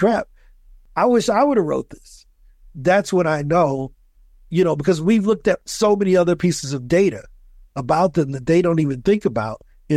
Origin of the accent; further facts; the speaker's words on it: East St. Louis, Illinois, United States; now in Medellin, Colombia; But then I moved to Columbia, and then I realized that, you know what? I had a pretty good growing up in East St. Louis.